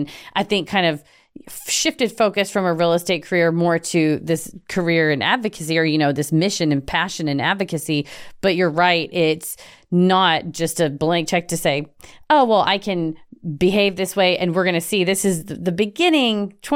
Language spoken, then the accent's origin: English; the South, United States; I feel like maybe it's because we're from the South, and then and my mind goes to the horrible history of lynching in the South.